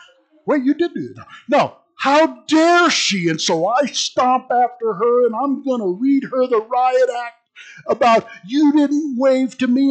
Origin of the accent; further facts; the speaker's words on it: United States; But I'm an American. I got my rights.